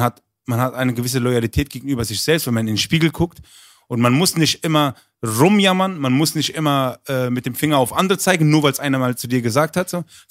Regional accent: Berlin, Germany; Und ich bin aus Berlin.

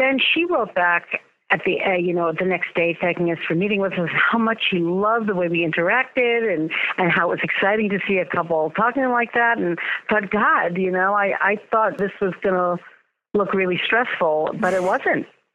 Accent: Westchester, New York, United States; born there; also born or lived in Rotterdam; I was born in Westchester, New York, and then at age 5 moved to Holland, and I lived in Rotterdam for my primary years from age 5 to 10.

